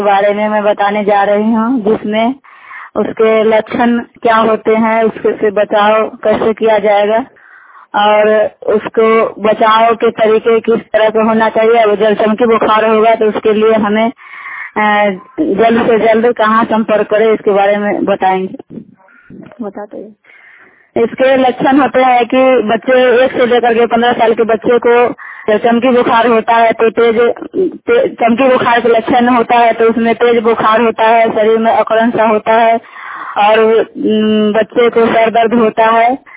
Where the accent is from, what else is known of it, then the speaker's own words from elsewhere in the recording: India; मैं मझोली सेटल पंचायत के रहने वाली हूँ